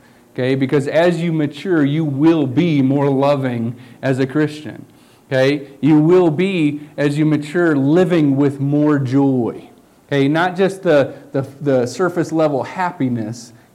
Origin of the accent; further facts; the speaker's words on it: South Dakota, United States; Now, back on the farm where I grew up in South Dakota, we had 2 different areas that we farmed, okay?